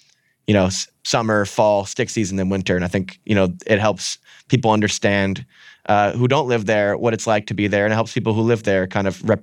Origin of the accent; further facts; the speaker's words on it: New Hampshire, United States; also born or lived in Vermont; growing up in New Hampshire and Vermont, like driving is such a huge part of it.